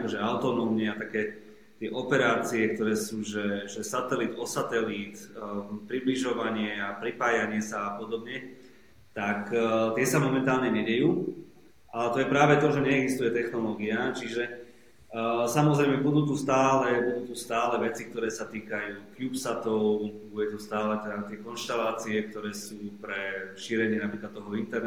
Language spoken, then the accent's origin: Slovak; Trebišov, Košice Region, Slovakia; v rámci Trebišova, odkiaľ pochádzam.